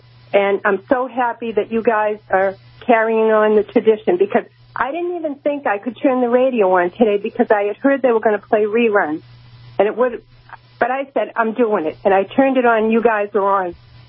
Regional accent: Lowell, Massachusetts, United States; we own a diner in Lowell, so we're originally from Lowell, but we have a business in Lowell.

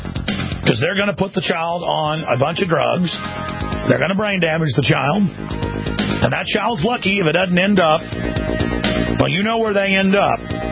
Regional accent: Dallas, Texas, United States; I mean, that's what I grew up around in Dallas, Texas

